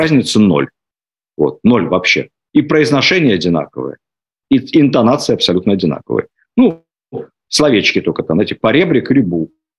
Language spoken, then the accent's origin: Russian; Ukraine; Ну, при всем уважении, я сам с Украины родом.